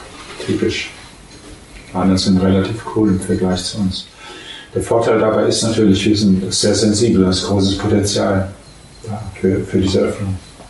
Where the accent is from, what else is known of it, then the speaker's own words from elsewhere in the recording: Germany; Ich habe mich, wenn ich im Ausland war, nicht getraut, zu sagen, ich bin ein Deutscher.